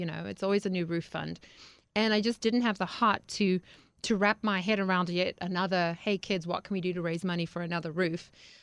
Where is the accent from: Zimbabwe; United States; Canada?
Zimbabwe; Well, I grew up in Zimbabwe, Africa, and I think that just by the process of growing up in a third world country